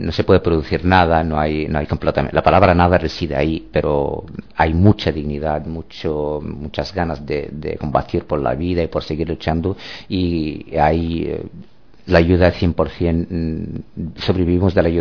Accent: Dakhla, Western Sahara; now in Algeria; Yo soy originariamente de Dakhla, pero ahora por Bojador y a las el que es más cercano a Tinduf.

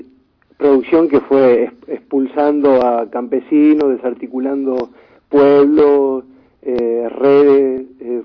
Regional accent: Las Rosas, Santa Fe, Argentina; a partir de llegar a Rosario, un poco veníamos con compañeros de mi pueblo, de Las Rosas

